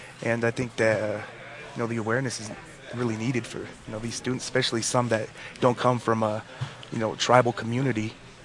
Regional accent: Tule River Reservation, California, United States; I'm from the Tule River Reservation in Central Valley, California.

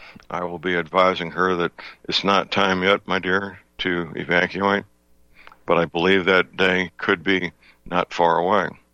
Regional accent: St. Louis, Missouri, United States; at the time, my hometown, St. Louis Cardinals, were in the World Series.

